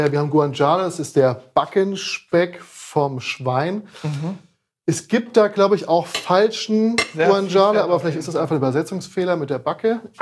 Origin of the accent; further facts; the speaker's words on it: Frankfurt, Hesse, Germany; now in Berlin, Germany; Ich bin ja eigentlich aus Frankfurt.